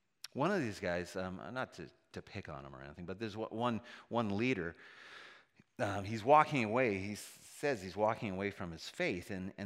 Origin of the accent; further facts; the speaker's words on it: Canada; On one hand, I think we're too nice. Part of that's being Canadian.